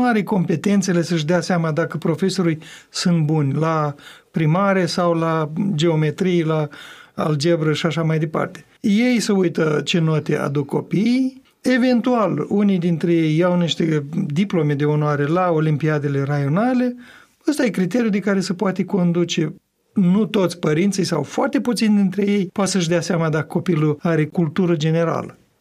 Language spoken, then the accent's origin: Romanian; Chișinău, Moldova; Acasă la noi, la Chișinău